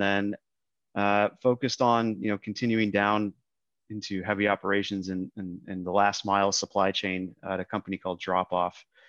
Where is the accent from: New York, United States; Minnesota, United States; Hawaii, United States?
Minnesota, United States; Minneapolis; moved away as an adult; now in Austin, United States; Well, I grew up in Minneapolis originally. So, you know, Skull Vikings, go Gophers for all you sports fans out there. Then went to school at University of Texas, where I currently still reside in Austin.